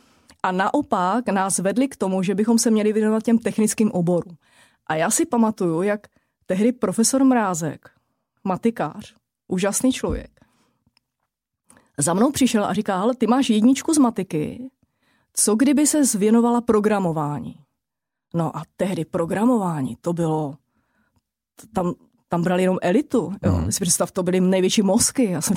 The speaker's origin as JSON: {"language": "Czech", "town": "Opava", "region": "Moravian-Silesian Region", "country": "Czechia", "tie": "born or raised there", "said": "já z Brna nepocházím. A, no, moje dětství bylo úžasné. V podstatě já pocházím z Opavy a tehdy se říkalo Bezručova Opava."}